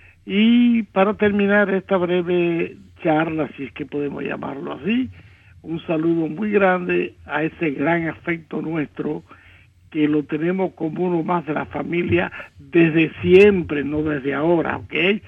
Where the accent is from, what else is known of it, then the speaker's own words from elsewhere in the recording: Cuba; also born or lived in Spain; now in United States; Como cubanos que somos, abandonar el país, perseguido por la tiranía comunista que ensangrienta nuestra tierra, ir a otras tierras, a España, que nos acogió cuando salimos exiliados, llegar aquí a Estados Unidos, rehacer nuestras vidas por segunda vez